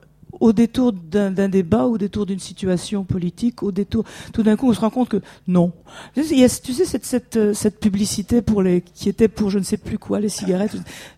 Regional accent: Quebec, Canada; c'est un petit peu plate, comme on dit chez nous, au Québec.

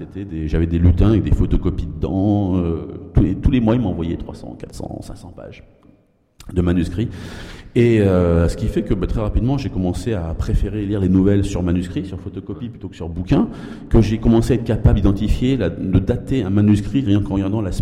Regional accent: France; moi je me voyais pas honnêtement en tant que petit français

